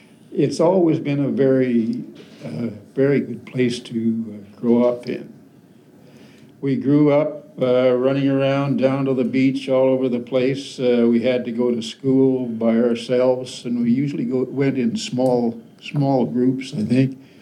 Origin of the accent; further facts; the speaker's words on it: Burnaby, British Columbia, Canada; I came in 1941 from Burnaby, and I was 5 years old.